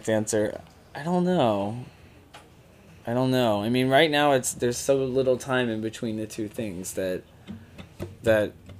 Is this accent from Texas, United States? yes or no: yes; Texas, United States; I'm Texan.